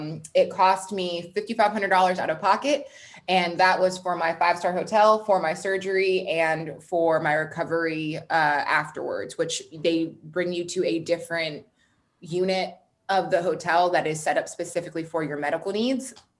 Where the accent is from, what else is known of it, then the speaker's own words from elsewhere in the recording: Texas, United States; born there; I was born in Texas. I've lived all over the South. I've also lived all over the North as well.